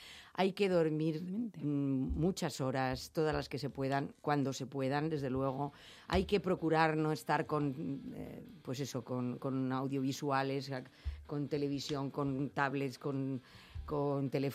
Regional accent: Madrid, Community of Madrid, Spain; yo soy de Madrid, de centro, porque soy de... Es que soy de Chamberí.

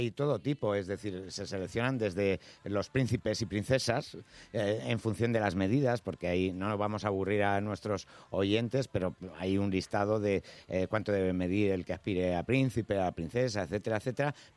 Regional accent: Spain; Ya sabes cómo somos los españoles para eso.

